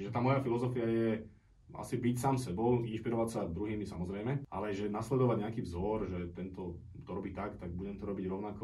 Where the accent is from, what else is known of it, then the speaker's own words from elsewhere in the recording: Považská Bystrica, Trenčín Region, Slovakia; Vyrastal som v Považskej Bystrici. Na sídlisku, mali sme klasický panelákový byt